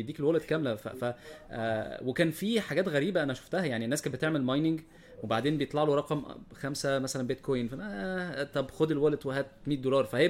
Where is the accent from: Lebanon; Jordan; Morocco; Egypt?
Egypt; انا واحد من مصر، حد انا بخاف جدا يعني